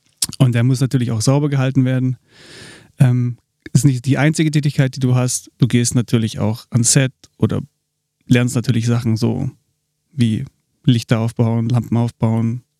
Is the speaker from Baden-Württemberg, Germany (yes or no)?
yes; Stuttgart, Baden-Württemberg, Germany; now in Munich, Germany; Ein waschechter Schwabe aus Stuttgart.